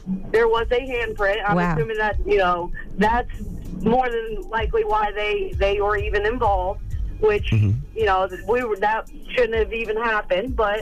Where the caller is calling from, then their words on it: Columbus, Ohio, United States; I'm from Columbus, Ohio.